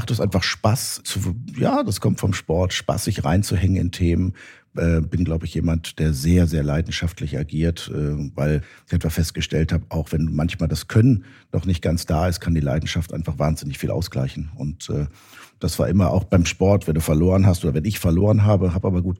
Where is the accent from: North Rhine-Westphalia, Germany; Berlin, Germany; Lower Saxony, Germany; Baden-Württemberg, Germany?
Lower Saxony, Germany; Göttingen; Und dann auch außerhalb meiner Heimatstadt Göttingen.